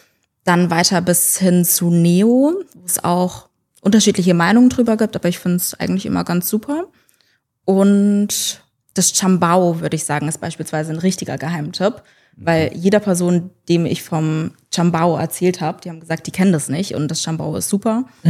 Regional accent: Karlsruhe, Baden-Württemberg, Germany; Aber ich bin gebürtige Karlsruherin

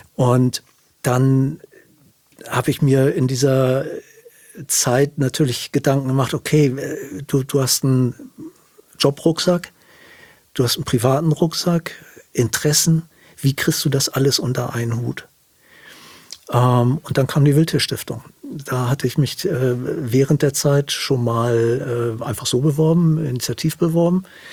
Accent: Hamburg, Germany; Weil ich bin im Süden von Hamburg groß geworden und hatte immer einen wahnsinnigen Naturbezug.

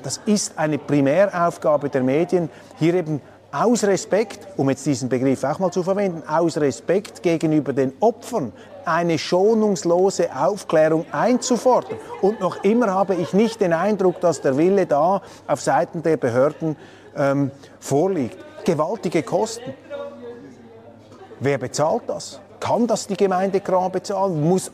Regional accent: Switzerland; Also die Schweiz gibt hier ein für mich als Schweizer extrem besorgniserregendes Bild ab.

